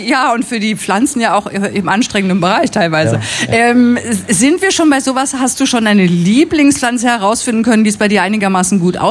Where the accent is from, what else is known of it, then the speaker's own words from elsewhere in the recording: Münster, North Rhine-Westphalia, Germany; Ich bin ja aus Münster